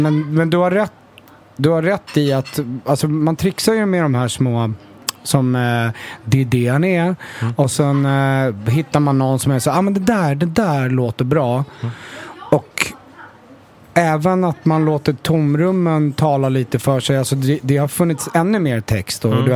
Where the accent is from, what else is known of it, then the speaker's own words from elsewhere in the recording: Stockholm, Stockholm County, Sweden; men vadå, jag är verkligen stockholmare